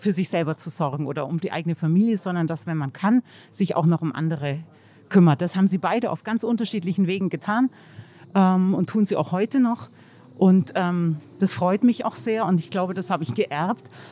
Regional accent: Bavaria, Germany; Ich bin Bayerin

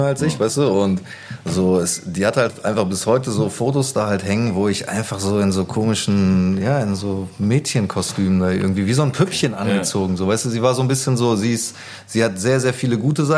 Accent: Gütersloh, North Rhine-Westphalia, Germany; Ich bin in Gütersloh geboren und da auch aufgewachsen. Also noch nicht mal genau in Gütersloh, sondern in so einem kleinen Vorort. Gütersloh-Isselhorst heißt der.

